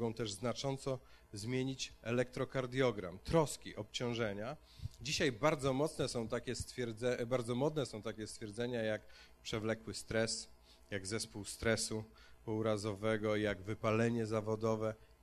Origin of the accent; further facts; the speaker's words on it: Oława, Lower Silesian Voivodeship, Poland; jestem z okolic, stąd pochodzę z Oławy, także niektórzy z was, ktoś wie, gdzie leży Oława, tak?